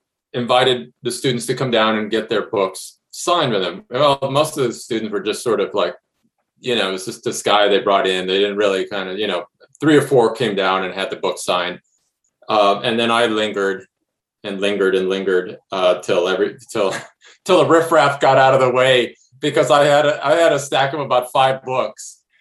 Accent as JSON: {"language": "English", "town": "Brownsville", "region": "Texas", "country": "United States", "tie": "born or raised there", "said": "I did not have a in any way, shape, or form a literary background when I was growing up in Brownsville, or when I left Brownsville, and when I went to UT as an undergrad"}